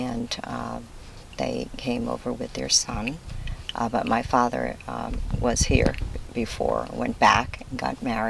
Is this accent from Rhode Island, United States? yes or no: yes; Providence, Rhode Island, United States; I was born in Providence, Rhode Island, exactly 70 years ago.